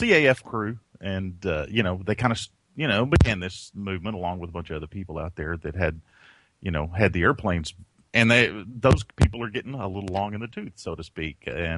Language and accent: English; Lubbock, Texas, United States; I'm from Lubbock, so I understand that part of the world